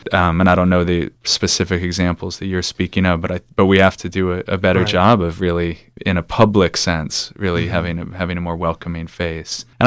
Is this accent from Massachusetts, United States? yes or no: yes; Massachusetts, United States; now in Bennington, United States; I'm saying we not only because I can't really call myself a Vermonter if I've only been here 4.5 years, but I'm from Western Massachusetts